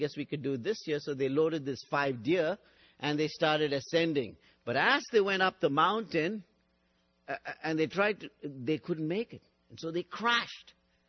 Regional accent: Bangalore, Karnataka, India; now in Bangor, United States; Now, we lived in the state of Maine. We are from Bangalore in South India. And 3.5 years ago from Bangalore, we came to Bangor in Maine.

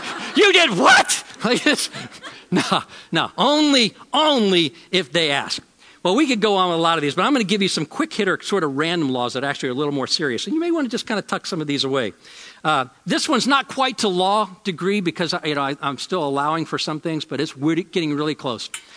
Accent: Georgia, United States; Now, I grew up in the Georgia educational system

